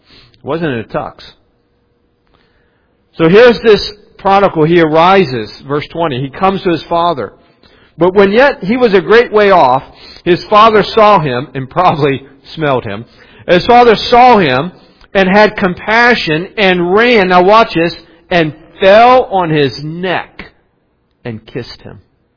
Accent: West Virginia, United States; born or raised there

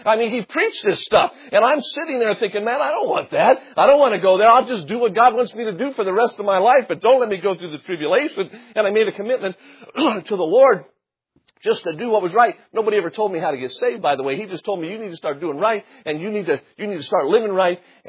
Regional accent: Las Vegas, Nevada, United States; I was born and raised in Las Vegas.

